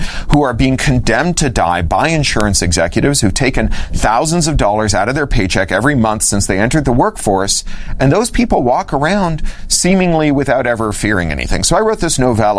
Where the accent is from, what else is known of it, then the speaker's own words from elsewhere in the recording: Canada; I'm a Canadian, like all the best Americans.